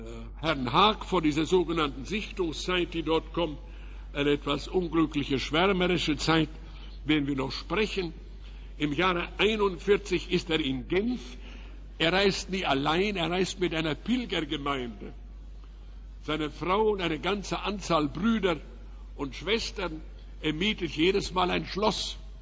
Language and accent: German; Riga, Latvia; Von dort reiste Zinzendorf nach Riga in meine Heimat.